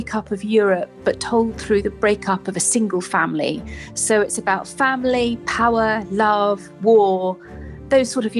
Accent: South West England, United Kingdom; growing up in Dorset, in my parents' house

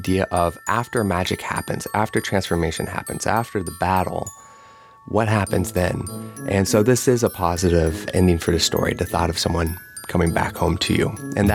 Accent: Midwest, United States; also born or lived in New York City / Kansas; Well, I grew up in the Midwest. I have several siblings who also dance, an older brother and a younger sister. Before I was in Kansas, I moved to New York City.

